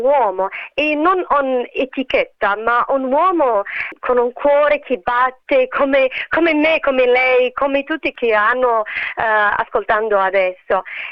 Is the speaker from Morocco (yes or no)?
yes; Morocco; Italian is a second language; now in Australia; sono marocchina, venuto in Australia 5 anni fa e come mai parlo italiano? Facevo il teatro italiano prima e lavoravo prima con l'azienda Lavazza, quindi lavoravo in Marocco e poi in Italia.